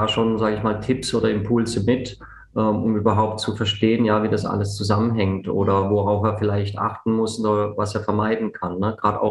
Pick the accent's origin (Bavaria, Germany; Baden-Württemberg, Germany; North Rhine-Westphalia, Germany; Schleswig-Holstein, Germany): Baden-Württemberg, Germany; Karlsruhe; bin dann irgendwann zurück in meine Heimatstadt Karlsruhe, habe mich dann selbstständig gemacht.